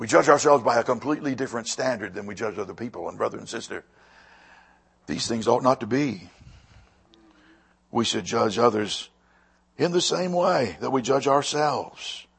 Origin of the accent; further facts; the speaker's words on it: United States; Look, I'm an American. I thank God that God saw fit for me to be born in this country